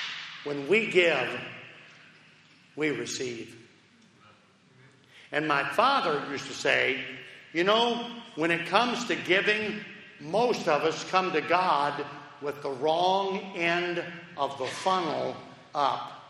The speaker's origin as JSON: {"language": "English", "region": "Tennessee", "country": "United States", "said": "I'm from Tennessee."}